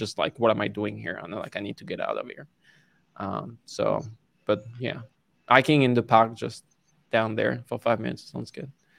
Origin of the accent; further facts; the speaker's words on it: France; accent: French; English is a second language; But when I go to McDonald's with my French accent, they never understand what I'm saying.